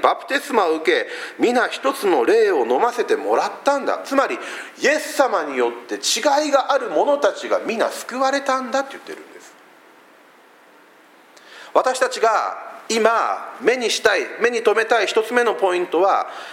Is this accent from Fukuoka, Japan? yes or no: yes; Fukuoka, Japan; 私ずっとあの出身が福岡でしてね、